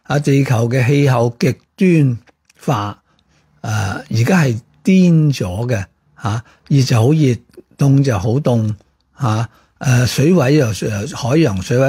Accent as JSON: {"language": "Cantonese", "country": "Hong Kong", "said": "我哋香港系居安思危，好托赖咧，我哋香港人系喺一个温室里边"}